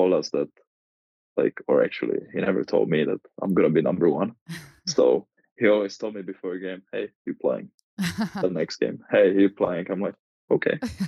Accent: Brno, South Moravian Region, Czechia; English is a second language; we had a pre-tournament in my hometown, Brno, and we didn't do so well.

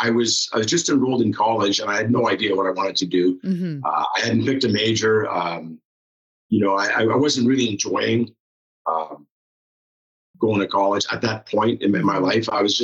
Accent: Montreal, Quebec, Canada; growing up in Montreal, it's kind of tough not to be involved in hockey.

